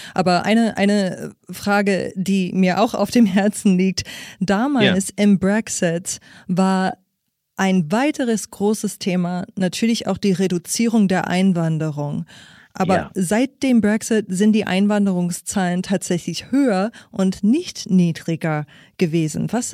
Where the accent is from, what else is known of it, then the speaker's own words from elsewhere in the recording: United States; Ist das mit dem, was wir in meinem Heimatland in den USA sehen, vergleichbar?